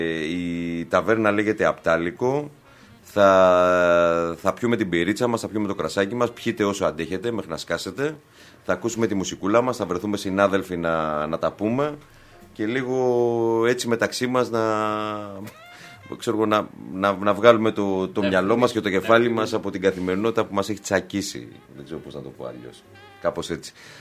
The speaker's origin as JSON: {"language": "Greek", "region": "South Aegean", "country": "Greece", "said": "επειδή είμαι και εγώ από τη Δωδεκάνησα"}